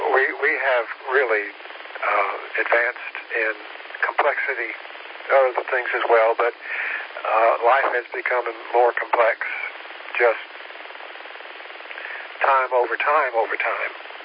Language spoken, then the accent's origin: English; Tennessee, United States; I grew up in Tennessee, and there was never any issue.